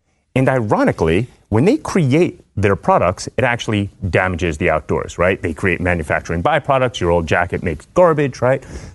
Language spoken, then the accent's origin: English; New York, United States; So, I'm Jewish. I'm from New York. I felt guilty.